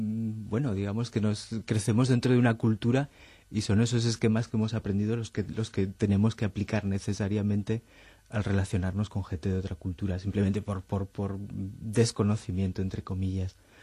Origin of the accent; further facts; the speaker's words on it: Spain; moved away as an adult; now in Leipzig, Germany; nosotros como españoles